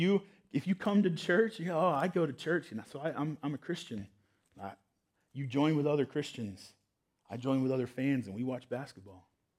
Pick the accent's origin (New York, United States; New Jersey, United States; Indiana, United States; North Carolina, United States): North Carolina, United States; Growing up in North Carolina, I'm a Duke fan.